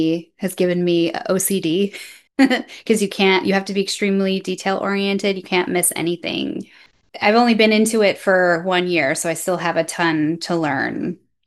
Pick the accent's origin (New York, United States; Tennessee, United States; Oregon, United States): Oregon, United States; Portland; So we decided to come back to Oregon. I grew up in Portland.